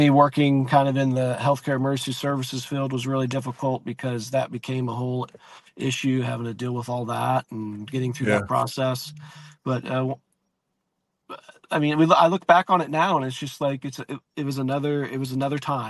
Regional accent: Crossville, Tennessee, United States; I grew up in Crossville, Tennessee, which is a little smaller town north of Chattanooga, off Interstate 40.

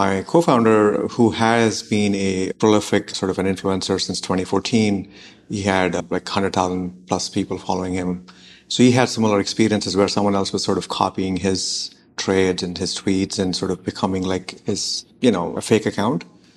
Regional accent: India; I'm originally from India. I grew up there.

